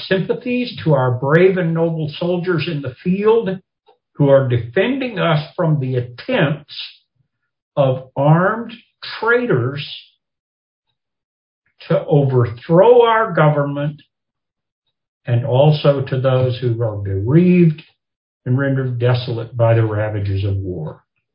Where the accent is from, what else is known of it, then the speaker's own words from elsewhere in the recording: Kentucky, United States; Now, I grew up in Kentucky. I come from a family where some of my relatives fought for the North, some fought for the South